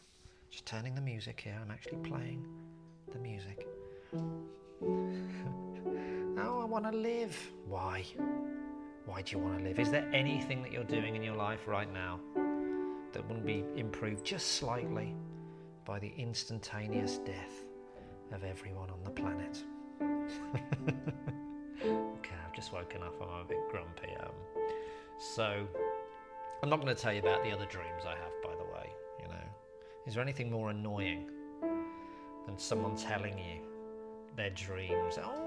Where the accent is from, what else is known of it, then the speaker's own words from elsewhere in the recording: Birmingham, West Midlands, United Kingdom; I thought every clap of thunder as a kid growing up in Birmingham in the 80s was a nuclear bomb